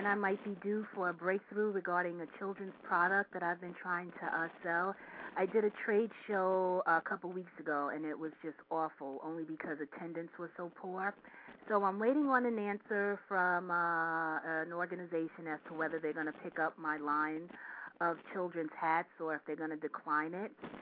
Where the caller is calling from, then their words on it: New York, United States; I'm calling from New York.